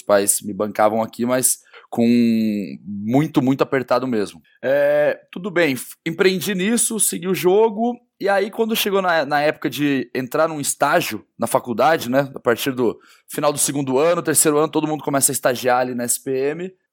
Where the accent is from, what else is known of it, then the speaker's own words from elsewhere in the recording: Guaratinguetá, São Paulo, Brazil; now in São Paulo, Brazil; Eu sou do interior de São Paulo, Guaratinguetá, e acabei vindo parar na SPM para fazer publicidade e propaganda, né?